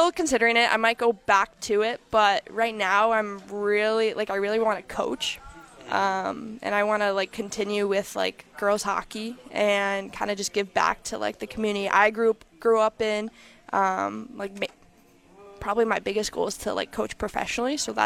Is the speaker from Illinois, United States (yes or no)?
no; Dearborn, Michigan, United States; So I grew up in Dearborn, Michigan.